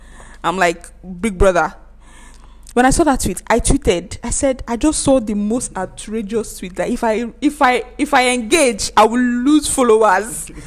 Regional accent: Nigeria; You just be seeing as you are scrolling as a Nigerian.

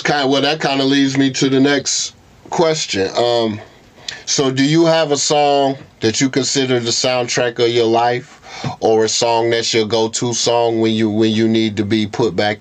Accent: Lawrence, Kansas, United States; Like, I'm a kid from Lawrence, Kansas, bro.

